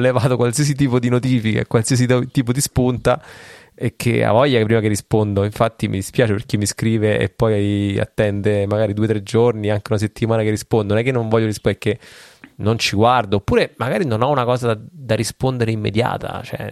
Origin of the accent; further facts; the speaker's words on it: Rome, Lazio, Italy; now in Basilicata, Italy; io vengo da Roma, quindi non è che vengo dal paesero della Basilicata come adesso